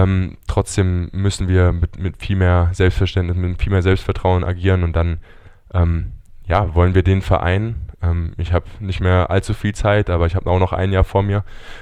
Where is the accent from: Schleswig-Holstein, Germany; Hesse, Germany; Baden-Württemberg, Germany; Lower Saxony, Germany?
Hesse, Germany; Eltville-Erbach; Ja, genau. Eltville-Erbach.